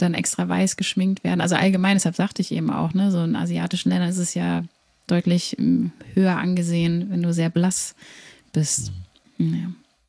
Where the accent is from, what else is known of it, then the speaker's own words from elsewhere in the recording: North Rhine-Westphalia, Germany; beim Kölnisch Wasser. Ich komme ja aus der Ecke und das kennt man von klein auf